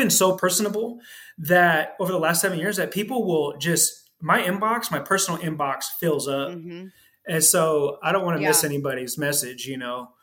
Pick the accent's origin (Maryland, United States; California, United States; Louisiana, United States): California, United States; I'm from the Bay Area, California.